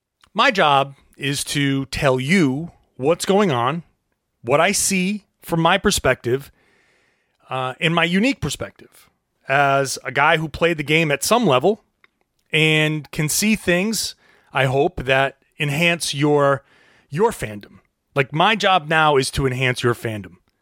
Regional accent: Rhode Island, United States; born there; I was born in Rhode Island. I grew up a Celtics fan.

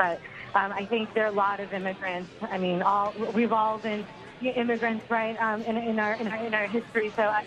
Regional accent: New York City, New York, United States; I was born and raised in Jackson Heights, New York City. Mm-hmm. My parents are immigrants. They're Colombian. I'm first generation.

